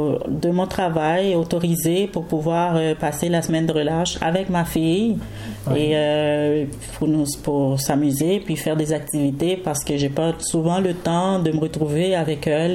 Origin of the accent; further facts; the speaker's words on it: Montreal, Quebec, Canada; also born or lived in Haiti; Je ne suis pas née au Québec, je ouais. suis née dans mon pays